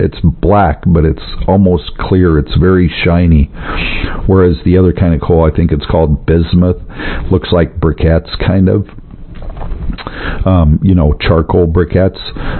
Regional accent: the West, United States; You know, I grew up in the West. We don't really have coal out here.

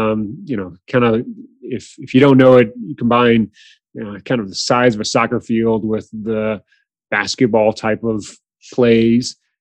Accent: Nashville, Tennessee, United States; So I was born in Nashville, Tennessee. People always say you don't sound like you've got an accent.

